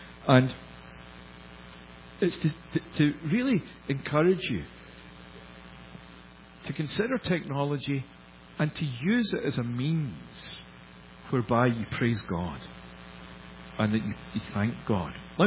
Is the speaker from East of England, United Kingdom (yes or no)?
no; Scotland, United Kingdom; I'm a Windows guy. Partly because I'm a Scotsman.